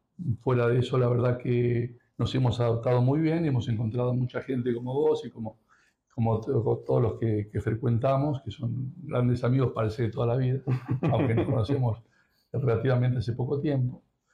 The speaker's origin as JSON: {"language": "Spanish", "country": "Argentina", "lives_now": "Spain", "said": "yo soy licenciado en administración. Y también soy contador público, soy argentino"}